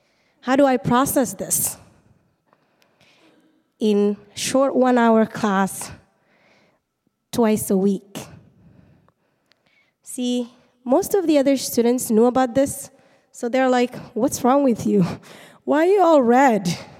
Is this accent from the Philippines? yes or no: no; Mogadishu, Banaadir, Somalia; I was born and raised in Mogadishu, Somalia.